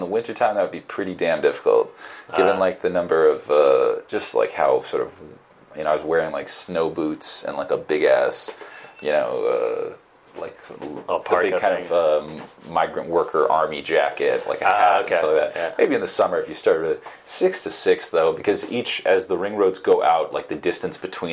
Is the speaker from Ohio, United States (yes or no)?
no; California, United States; I'm from California, and I got involved with this stuff because when I was waiting for my journalist visa here